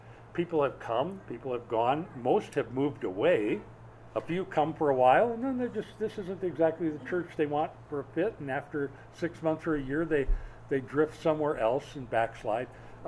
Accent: Minnesota, United States; did I tell you I grew up in Minnesota? Okay, spring comes there about July.

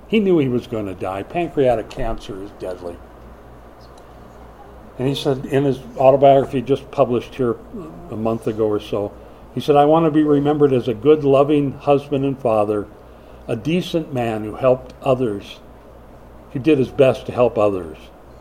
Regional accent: Minnesota, United States; I'm from Minnesota, not Missouri, but I say, show me.

